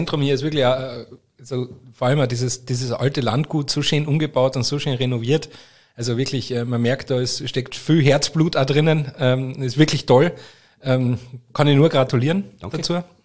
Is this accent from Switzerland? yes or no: no; Austria; now in Germany; Ich bin ja als Österreicher auch im Alpenländischen aufgewachsen.